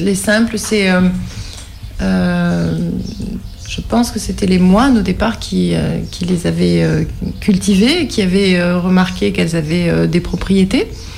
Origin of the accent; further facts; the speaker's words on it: Guadeloupe, France; moi je suis née en Guadeloupe, je suis d'origine guadeloupéenne